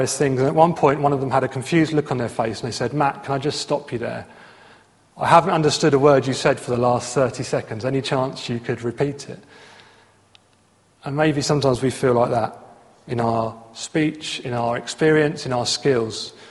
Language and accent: English; Luton, East of England, United Kingdom; also born or lived in Essex / Bristol; my accent, I'm born in Essex, grew up in Luton, I went to university in Bristol, I've now ended up somewhere outside of Slough. It's not Queen's English, right?